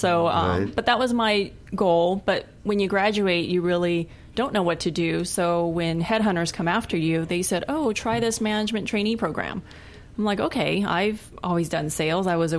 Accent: Needles, California, United States; also born or lived in El Paso; Well, I was born in El Paso, but I grew up in Needles, California.

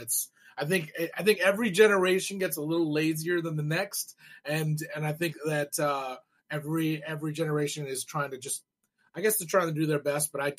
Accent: Arcadia, California, United States; I grew up in Arcadia.

